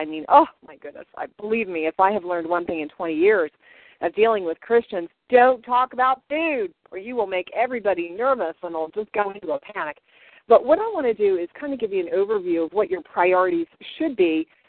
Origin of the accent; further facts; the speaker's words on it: Canada; So, Joy, that's a little shout-out to you and my Canadian sister. So I'm Irish-Canadian.